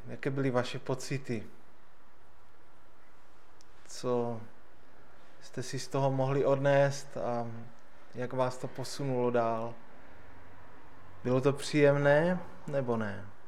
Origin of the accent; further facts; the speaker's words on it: Šumperk, Olomouc Region, Czechia; now in Prostějov, Czechia; Jsem sice z Prostějova, ale pocházím ne úplně daleko odsud, ze Šumperka, ale už je to 25 let, co bydlím na Prostějovsku